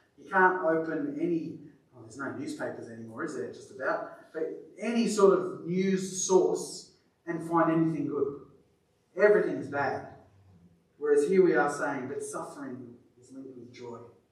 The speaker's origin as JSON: {"language": "English", "region": "Victoria", "country": "Australia", "tie": "born there", "said": "I was born in Victoria, so don't stone me."}